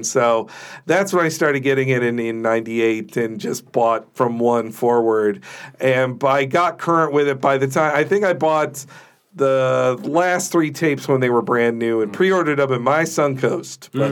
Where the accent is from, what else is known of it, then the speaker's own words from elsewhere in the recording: the South, United States; I mean, Christianity was always like the white noise around me growing up in the South.